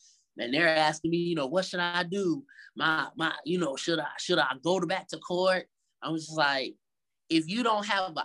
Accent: Atlanta, Georgia, United States; now in Las Vegas, United States; I am from Atlanta. I'm from the Black Mecca of the United States.

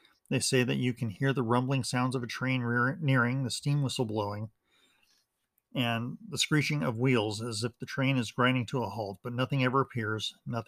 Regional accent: Utah, United States; I've been in Utah during blizzard situations. I grew up in Utah for part of my childhood.

